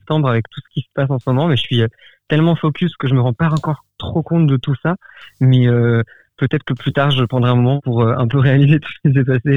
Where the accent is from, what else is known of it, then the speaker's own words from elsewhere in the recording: Colmar, Grand Est, France; also born or lived in Ribeauvillé; moi je viens d'Alsace, de Chiné à Colmar, et j'ai habité pendant très longtemps à Ribeauvillé. C'est là où habitent encore mes parents, et du coup j'y reviens assez souvent quand même.